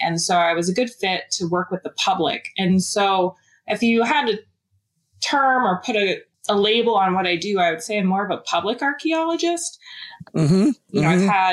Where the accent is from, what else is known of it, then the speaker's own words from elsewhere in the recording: Alaska, United States; So I grew up in Alaska, and I was a big PBS kid.